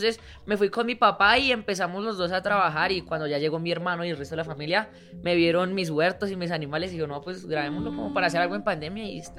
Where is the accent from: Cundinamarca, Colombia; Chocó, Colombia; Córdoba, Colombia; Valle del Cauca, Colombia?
Cundinamarca, Colombia; La Vega; soy de La Vega, pero sí. Al lado de La Vega, que es un pueblo muy cerca a la capital de Colombia, para el que no lo conozca, queda otro pueblo que se llama San Francisco.